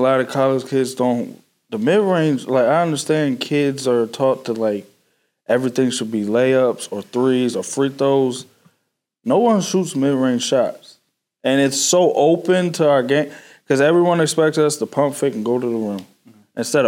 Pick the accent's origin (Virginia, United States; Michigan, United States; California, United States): Virginia, United States; So me breaking my hand 8 hours from, I'm from Virginia, so 8 hours from, like, my support really was tough.